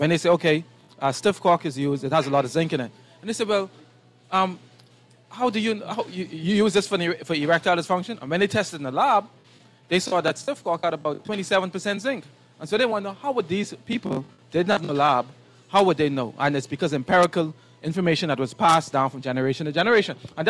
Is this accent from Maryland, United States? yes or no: yes; Kent Island, Maryland, United States; When I was growing up in Kent Island as a young boy